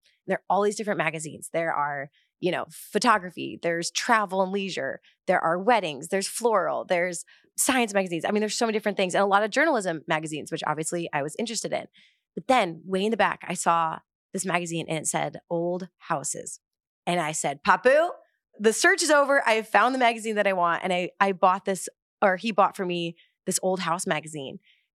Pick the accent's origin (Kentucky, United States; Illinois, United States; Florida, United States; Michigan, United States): Illinois, United States; Carol Stream; I grew up in Chicago and grew up in the suburbs of Chicago. Don't be fooled by all the amazing things that Chicago is. I grew up in the suburbs in a little place called Carroll Stream, Illinois, shout out.